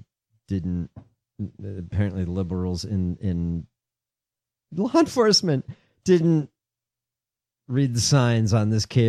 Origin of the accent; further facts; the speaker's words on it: Illinois, United States; My home state.